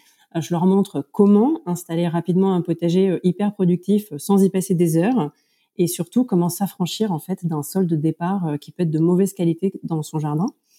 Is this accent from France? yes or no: yes; Paris, Île-de-France, France; j'ai grandi en ville à Paris, et j'étais plutôt la fille qui faisait crever toutes les plantes vertes.